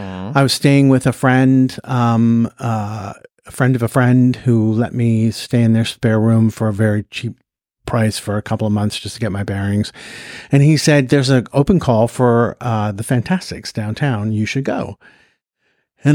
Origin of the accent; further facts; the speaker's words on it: Scottsdale, Arizona, United States; born there; Yeah, I was born in Scottsdale, Arizona.